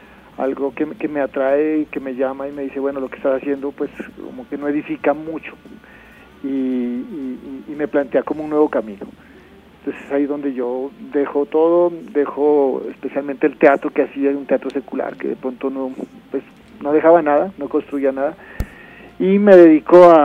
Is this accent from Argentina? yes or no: no; Pasto, Nariño, Colombia; born there; Yo nací en Pasto y bueno, una vez terminado mi bachillerato, pues bueno, tenía que tomar un rumbo.